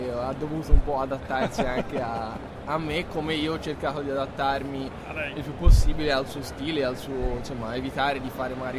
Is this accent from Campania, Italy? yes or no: no; Florence, Tuscany, Italy; sull'alluvione di Firenze, essendo io fiorentino